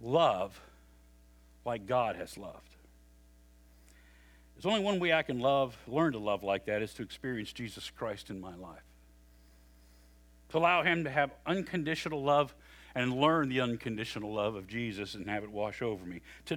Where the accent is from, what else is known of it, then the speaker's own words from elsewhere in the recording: West Virginia, United States; You know, I'm from West Virginia, but even I know a few things.